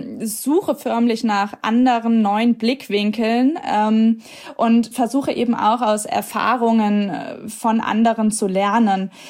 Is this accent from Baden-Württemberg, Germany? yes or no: no; Giessen, Hesse, Germany; Es stand auch nie zur Debatte, dass ich aus meiner Heimatstadt Gießen irgendwie wegziehe